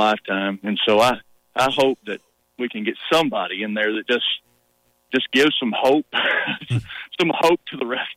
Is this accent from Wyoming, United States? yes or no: no; Arkansas, United States; I grew up in Arkansas. I live in East Texas now. My kids were not born in Arkansas, but they're all Arkansas fans